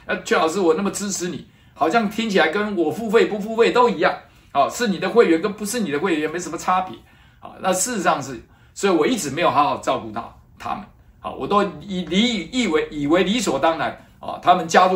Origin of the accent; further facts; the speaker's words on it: Taitung, Taitung County, Taiwan; 我们会在台东会师，那是我的故乡。